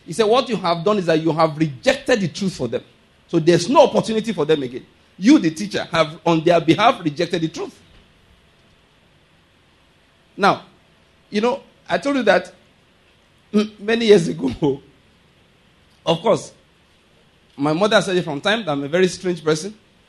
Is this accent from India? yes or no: no; Nigeria; I'm not an American, all right? I'm a Nigerian.